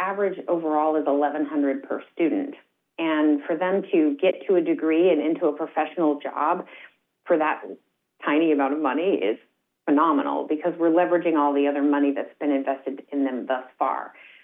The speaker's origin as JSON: {"language": "English", "region": "Oregon", "country": "United States", "said": "I'm actually from Oregon myself, so I know the region"}